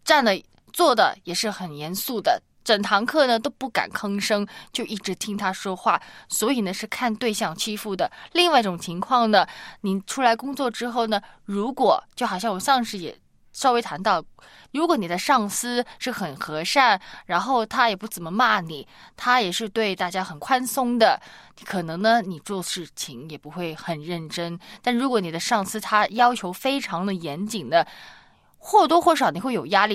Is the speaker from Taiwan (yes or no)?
no; Hong Kong; 但是我们香港人会反过来哦